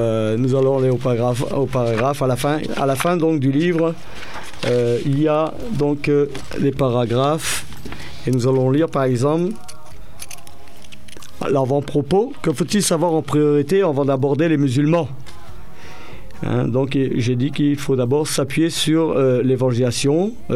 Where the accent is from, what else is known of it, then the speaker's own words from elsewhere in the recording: Hauts-de-France, France; moved away as an adult; now in Cameroon; je viens de la France et dans la région de Lille, Dunkerque. Donc j'ai quitté la France pour venir en mission au Cameroun en 2007.